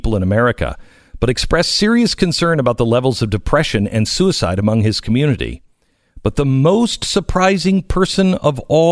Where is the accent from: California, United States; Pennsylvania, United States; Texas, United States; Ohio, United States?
Texas, United States; Dallas; our shared experience of growing up in South Dallas and swapping locations of our favorite barbecue locations.